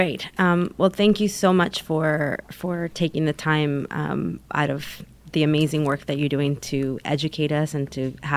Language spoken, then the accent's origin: English; Taxco, Guerrero, Mexico; make a stop at, you know, in my hometown of Taxco.